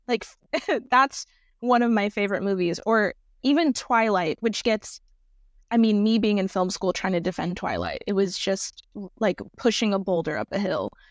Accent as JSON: {"language": "English", "region": "North Carolina", "country": "United States", "tie": "born or raised there", "also_born_or_lived": "Texas / Florida", "said": "Technically, I was born in Texas and grew up predominantly in North Carolina and Florida."}